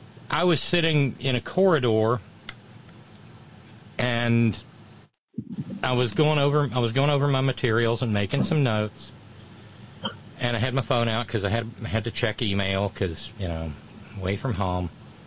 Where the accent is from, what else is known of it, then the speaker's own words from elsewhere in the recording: the South, United States; accent: Southern; I was so far into my gooey Southern accent, it was bad. But it comes natural. It wasn't put on. It wasn't fake. Because, I mean, I grew up with that accent.